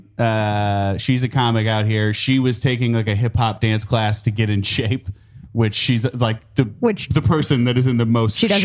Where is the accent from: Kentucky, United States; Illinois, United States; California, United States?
Illinois, United States; Chicago; I'm from Chicago.